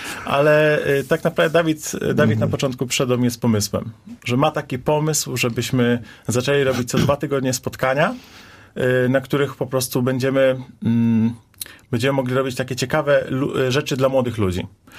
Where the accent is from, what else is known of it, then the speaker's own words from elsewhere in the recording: Zielona Góra, Lubusz Voivodeship, Poland; Też jestem z Zielonej Góry.